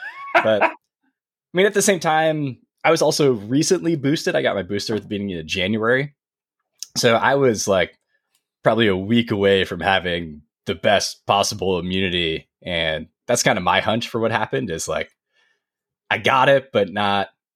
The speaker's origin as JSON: {"language": "English", "town": "Rochester", "region": "New York", "country": "United States", "tie": "born there", "also_born_or_lived": "Florida", "said": "Cause I was born in New York, upstate New York. So we're really familiar with ice storms, living on Lake Ontario and in the city of Rochester. And then moved to Florida"}